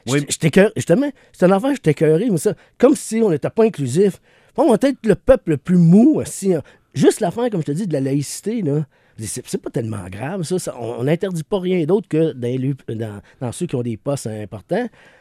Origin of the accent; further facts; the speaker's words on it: Quebec, Canada; on dirait qu'on a peur de dire qu'on est Québécois.